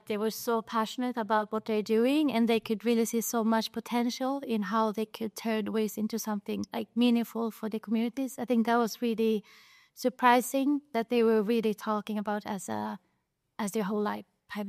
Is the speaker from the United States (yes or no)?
no; Sweden; And I'm from Sweden.